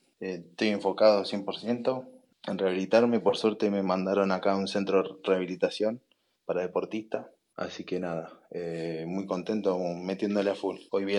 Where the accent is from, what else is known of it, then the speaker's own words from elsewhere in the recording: Mar del Plata, Buenos Aires Province, Argentina; Aunque yo soy de Mar del Plata y amo Punta Mogotes, toda mi ciudad